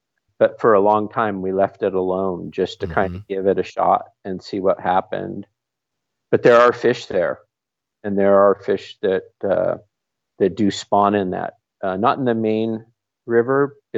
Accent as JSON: {"language": "English", "region": "Washington", "country": "United States", "tie": "born or raised there", "said": "born and raised right here in Washington State, and still live here now."}